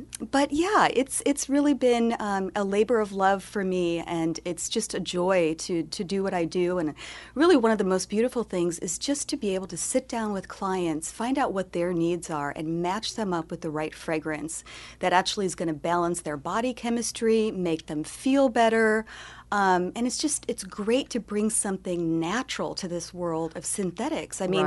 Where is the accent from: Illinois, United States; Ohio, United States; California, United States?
Illinois, United States; Chicago; I grew up in Chicago, Illinois. I'm very happy to not be there today